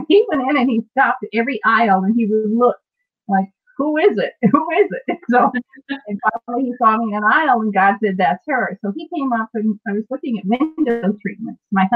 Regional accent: Pennsylvania, United States; moved away as an adult; now in Washington, D.C., United States; Originally, I am from Pennsylvania. I left there at 18 and went into the military, and then I ended up in Washington, D.C. And I stayed in D.C.

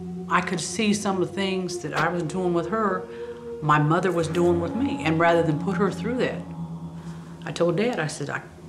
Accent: Granite City, Illinois, United States; born there; I was born in Granite City, Illinois. I was the oldest child of my mother and father's marriage.

